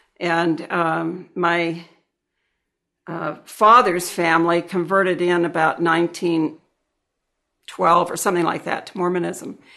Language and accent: English; Salt Lake City, Utah, United States; born there; so my folks were married in the Salt Lake Temple, and I was born here in Salt Lake.